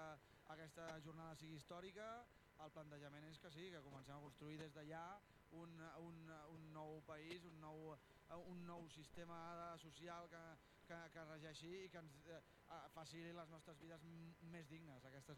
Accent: Caldes, Catalonia, Spain; Som de Caldes i sabem que a Sant Feliu no hi ha assemblea local

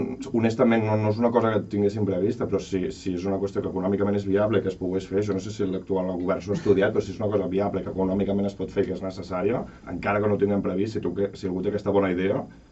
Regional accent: Sant Feliu de Codines, Catalonia, Spain; entre els quals s'inclouen les persones que som de Sant Feliu

